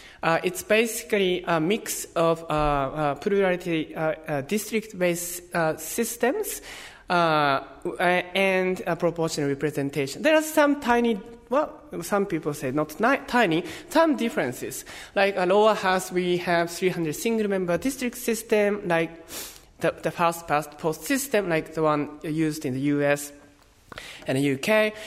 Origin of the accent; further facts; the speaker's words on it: Japan; English is a second language; So I'm from Japan, and I know bits of Japanese politics